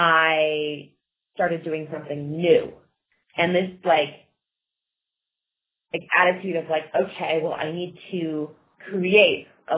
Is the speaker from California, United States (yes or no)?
yes; San Francisco, California, United States; I started to like treat my hometown of San Francisco as its own adventure. And I had grown up principally in the suburbs, so I wasn't all that familiar with different neighborhoods of the city.